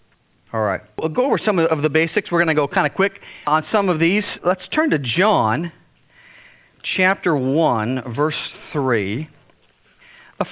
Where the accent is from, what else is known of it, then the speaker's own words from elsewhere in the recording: United States; where are you from? I'm from America.